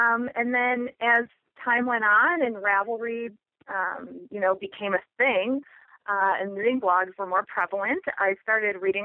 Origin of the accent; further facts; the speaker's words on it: Illinois, United States; I grew up in Illinois. I've lived here all my life.